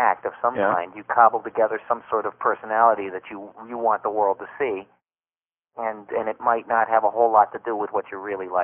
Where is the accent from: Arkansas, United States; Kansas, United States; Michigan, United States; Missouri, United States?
Michigan, United States; Detroit; I'm from Detroit, Michigan.